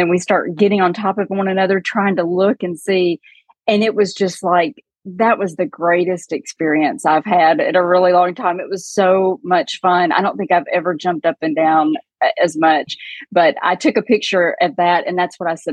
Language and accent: English; Murfreesboro, Tennessee, United States; Murfreesboro.